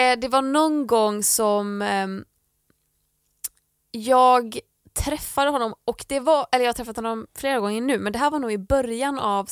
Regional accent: Landvetter, Västra Götaland County, Sweden; för då har jag också i mitt rum hemma i Landvetter, så hade jag en bild på honom.

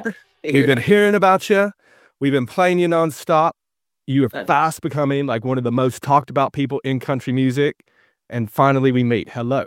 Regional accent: Tennessee, United States; now in United Kingdom; All right, so I'm originally from Tennessee. I've just lived in the UK for a long time, right?

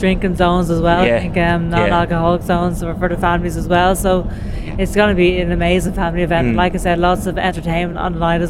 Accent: Ireland; And I carry that Irish so proudly as well. I love the fact that I'm Irish.

